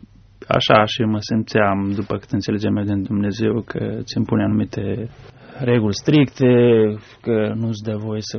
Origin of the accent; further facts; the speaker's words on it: Moldova; born there; M-am născut în Republica Moldova, chiar pe malul Prutului, într-un sat.